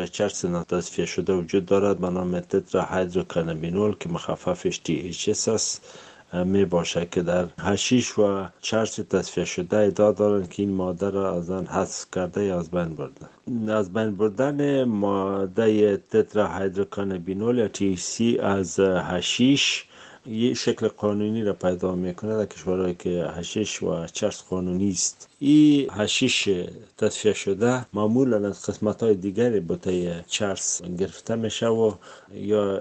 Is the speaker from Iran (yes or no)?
no; Afghanistan; ما از افغانستان اومدیم